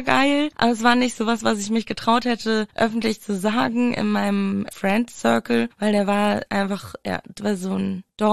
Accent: Ahrensburg, Schleswig-Holstein, Germany; Und es war so ein bisschen bei uns in Ahrensburg, wo ich halt aufgewachsen bin, da ist es halt so gewesen

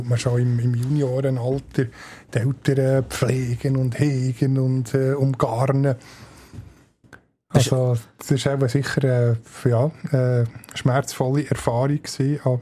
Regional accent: Bern, Switzerland; Also vielleicht nicht mir als Berner.

